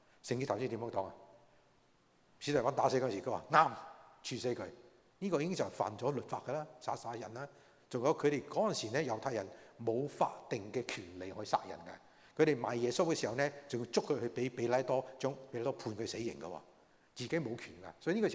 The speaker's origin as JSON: {"language": "Chinese", "region": "Guangdong", "country": "China", "said": "我廣東人說是不是怎樣說不得好死"}